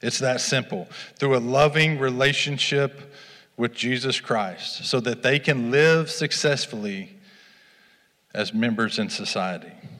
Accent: Kentucky, United States; I'm from Kentucky originally, and for the better part of 10 years, I struggled with drug and alcohol addiction.

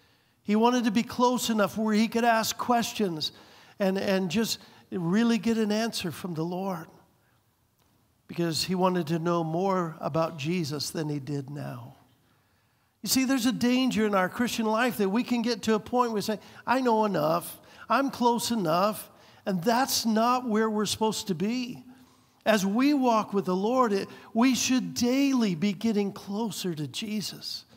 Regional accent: United States; Now, as an American, that's odd to us.

